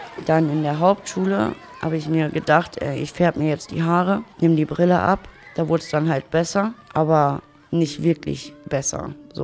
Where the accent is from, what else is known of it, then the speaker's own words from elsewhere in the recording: Leer, Lower Saxony, Germany; now in Münster, Germany; Ich komme aus Ostfriesland, aus Leer. Ich bin 31 Jahre alt und bin seit knapp 3 Jahren in Münster. Bin in Leer auch zur Schule gegangen, eigentlich besser gesagt in Wehna.